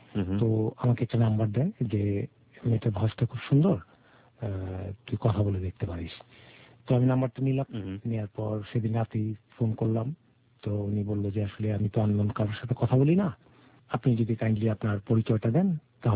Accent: Dhaka, Dhaka Division, Bangladesh; আমি ঢাকা লালবাগ থেকে এসেছি।

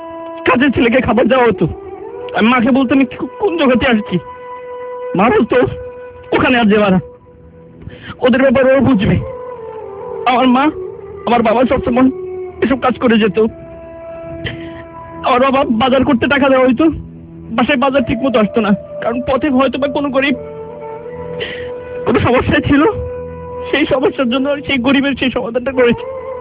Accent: Tangail, Dhaka Division, Bangladesh; আমার বাড়ি টাঙ্গাইল

